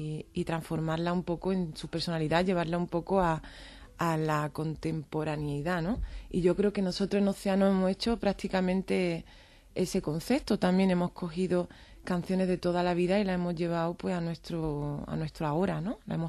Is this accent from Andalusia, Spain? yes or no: yes; Andalusia, Spain; accent: Andalusian; Y a mí me viene como anillo al dedo porque yo soy andaluza, no pronuncio ni una S.